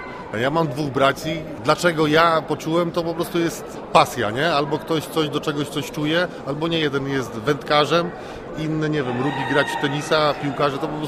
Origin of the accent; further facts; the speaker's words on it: Malbork, Pomeranian Voivodeship, Poland; przyjechałem z Malborka.